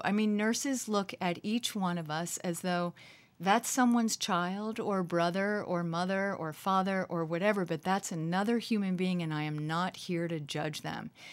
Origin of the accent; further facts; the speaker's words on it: Lancaster, Pennsylvania, United States; growing up in Amish country in Lancaster, Pennsylvania